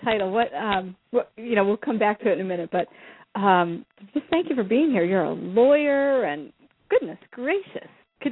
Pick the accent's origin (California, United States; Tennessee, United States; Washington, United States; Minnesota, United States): Minnesota, United States; born there; I was born in Minnesota, and I've never been able yet to leave the United States.